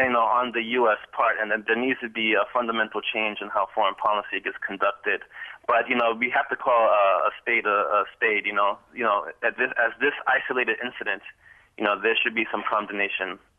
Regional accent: United States; now in Cairo, Egypt; as an American citizen, you know, that's living in Cairo, I'm kind of disappointed by the Egyptian response.

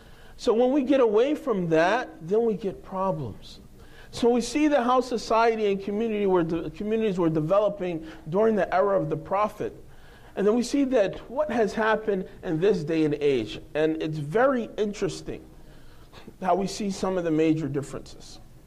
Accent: Philadelphia, Pennsylvania, United States; when I was growing up at least, when I was a kid, and we were growing up, obviously, I'm from Philadelphia, and that's a city where there's not really a lot of followers of Ahlul Bayt, although there are a lot of Muslims.

